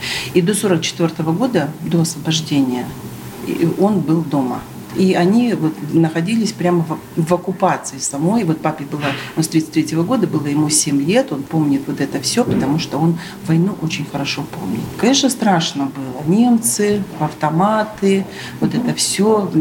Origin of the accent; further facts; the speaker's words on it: Belarus; now in Russia; мы говорим о себе, мы себя проецируем, и мы говорим, мы белорусы, и мы третьи по численности в Карелии